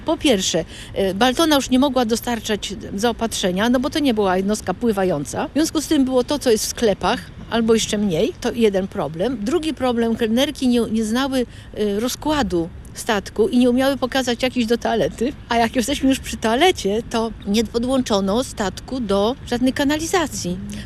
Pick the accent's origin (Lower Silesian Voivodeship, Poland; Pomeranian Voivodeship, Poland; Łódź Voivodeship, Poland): Lower Silesian Voivodeship, Poland; Kamienna Góra; ja z Kamiennej Góry, to płakałam całą drogę